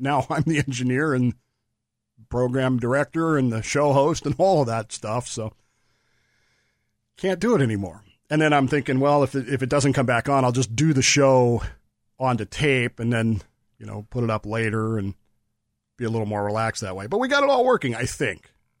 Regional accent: California, United States; God, the further I get away from being a Californian, the more I look at what happens in California with just this, I don't know, disdainful eye.

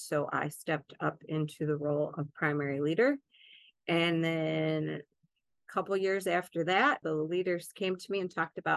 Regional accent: Bertrand, United States; from the Bertrand area. I've lived in Bertrand my whole life.

